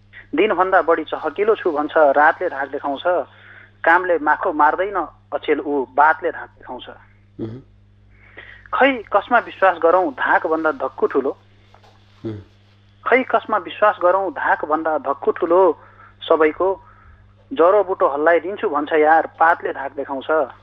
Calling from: Gulariya, Lumbini Province, Nepal; म Bardiya Guleria ward number 2

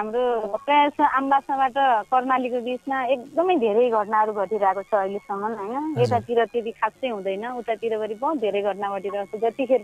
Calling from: Bhurigaun, Lumbini Province, Nepal; हजुर, भुरिगाउँबाटै।

